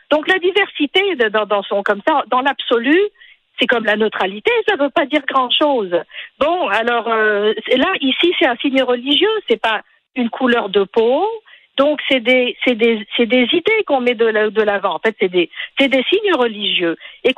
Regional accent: Tunisia; Donc, moi je suis tunisienne.

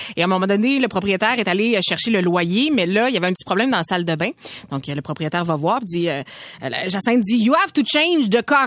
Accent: Centre-Val de Loire, France; moi, je viens de la Beauce, hein. Faut pas oublier que l'anglais n'est pas très présent.

